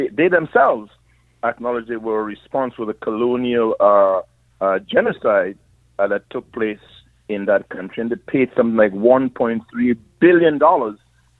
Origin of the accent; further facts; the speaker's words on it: Trinidad & Tobago; I am from Trinidad. I grew up on the estate, my family, of one of the biggest slaveholders in the Caribbean, William Hardin Burnley.